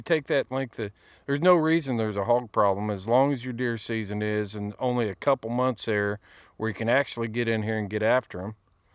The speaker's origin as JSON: {"language": "English", "region": "Indiana", "country": "United States", "tie": "born or raised there", "said": "when I was a kid growing up in Indiana, nobody cared if I was hunting"}